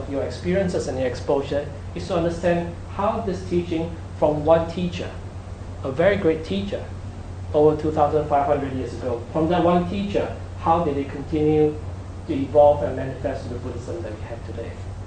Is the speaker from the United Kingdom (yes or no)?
no; Penang, Malaysia; I grew up in Malaysia, which is a Buddhist country. Well, the area that I was in is a Buddhist area. It's really an Islam or Muslim country. But where I'm at, I'm based in Penang